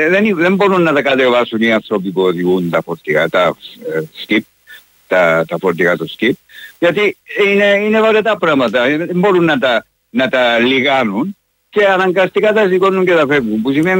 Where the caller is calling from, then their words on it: Limassol, Limassol District, Cyprus; από τη Λεμεσόν, σας ακούω κάθε μέρα, αλλά δεν συνέβηκα πολύ καιρό να σας μιλήσω.